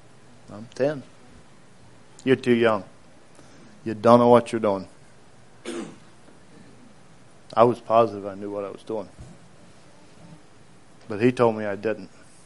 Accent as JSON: {"language": "English", "region": "Kentucky", "country": "United States", "tie": "born or raised there", "also_born_or_lived": "Maryland", "moved": "yes", "said": "I was born actually in Maryland, still south of the Mason-Dixon line. Okay? And I was about 5 years old. We moved into Kentucky. So that is where my memories really begin, is in Kentucky."}